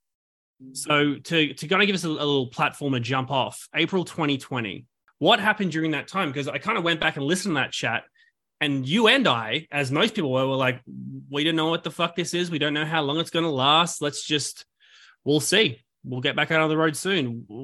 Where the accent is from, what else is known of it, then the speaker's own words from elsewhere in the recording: Australia; now in New York, United States; I'm an Australian living in the US right now. I've been in New York for about a year.